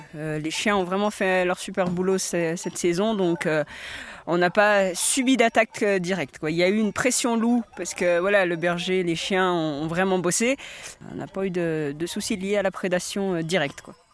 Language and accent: French; Sixt-Fer-à-Cheval, Auvergne-Rhône-Alpes, France; Moi, je suis de Sixte. Alors, Sixte Fer à Cheval, donc c'est au fond de la vallée du Giffre. Donc, c'est un village encore très très rural, très très typique savoyard.